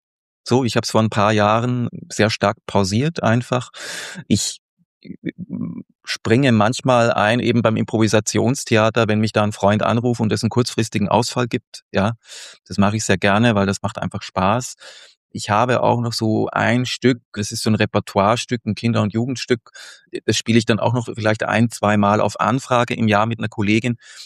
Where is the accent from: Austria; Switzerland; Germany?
Austria; Also ich bin gebürtiger Österreicher. Ja, manchmal hört man es noch so ein bisschen oder ich werde irgendwie im bayerischen Raum zumindest verortet.